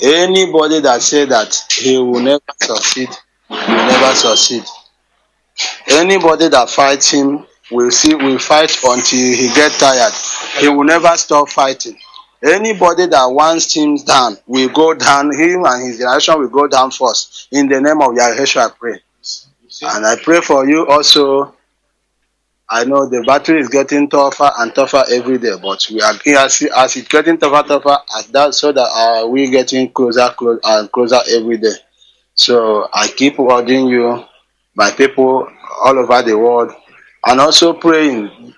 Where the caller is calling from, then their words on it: Malabo, Equatorial Guinea; I'm calling from Equatorial Guinea, Malabo, Guinea Equatorial, Malabo to be precise.